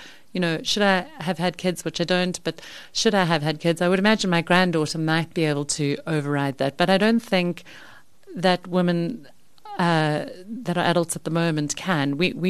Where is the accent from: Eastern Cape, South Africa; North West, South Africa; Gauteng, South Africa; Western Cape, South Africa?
Eastern Cape, South Africa; also born or lived in London; And I grew up in the Eastern Cape. Finished school at Kingswood College in Grahamstown. So I was there. The reason for my Pansy accent is my family's originally from Natal